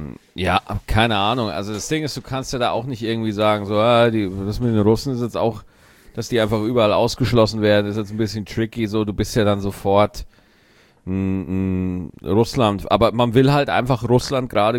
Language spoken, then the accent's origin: German; Germany; wir Deutschen